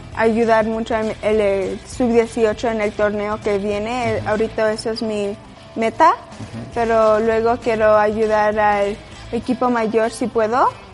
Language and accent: Spanish; Celaya, Guanajuato, Mexico; born there; also born or lived in Mexico City; Yo nací en Celaya, entonces ahí empecé. Y luego me mudé a la Ciudad de México, donde hay más pistas.